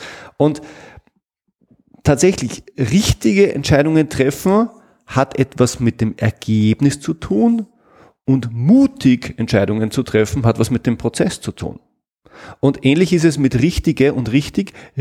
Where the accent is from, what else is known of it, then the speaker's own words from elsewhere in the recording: Salzburg, Austria; ich komme aus Salzburg